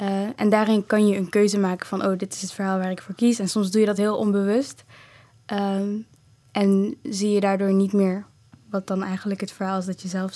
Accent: Rwanda; now in Netherlands; Ik zeg dat ik oorspronkelijk uit Rwanda kom

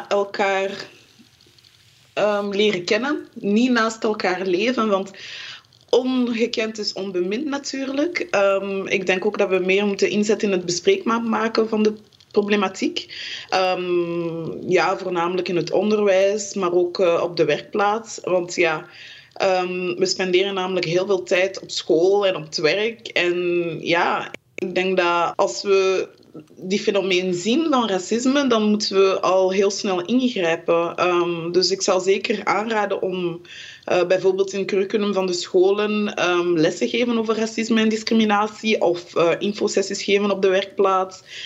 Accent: Flanders, Belgium; also born or lived in Congo; want ik ben in Congo geboren, maar ik ben naar België gekomen op een heel jonge leeftijd, dus ik ben hier getogen. Dus ik zag mezelf altijd als een Belg, een Vlaming.

